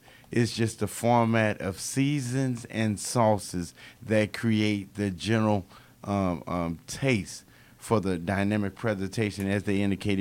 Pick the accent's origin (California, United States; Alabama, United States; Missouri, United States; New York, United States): Missouri, United States; St. Louis; now in Atlanta, United States; I'm originally from St. Louis, Missouri.